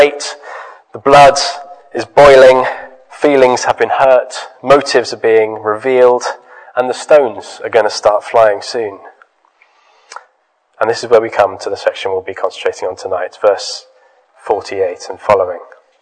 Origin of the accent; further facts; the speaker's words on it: United Kingdom; I'm British. What does that really mean? I'm a bit Celtic, a bit Norman, a bit Dane. a bit Anglo-Saxon. I have a Dutch grandfather.